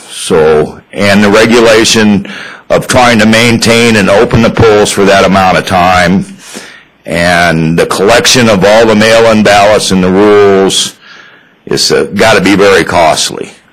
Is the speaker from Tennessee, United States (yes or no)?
no; Colorado Springs, Colorado, United States; I'm from El Paso County, Colorado Springs.